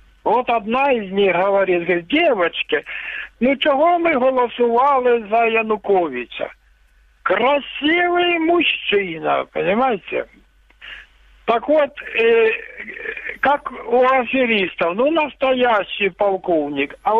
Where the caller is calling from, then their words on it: Luhansk Oblast, Ukraine; Луганская область.